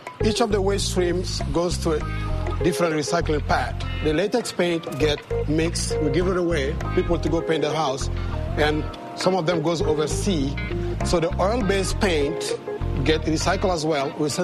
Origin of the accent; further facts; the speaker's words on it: Timbuktu, Tombouctou Region, Mali; Yes. Born and raised in Timbuktu.